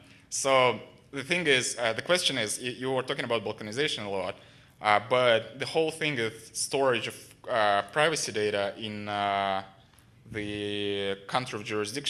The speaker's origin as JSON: {"language": "English", "country": "Russia", "said": "I'm actually from Russia."}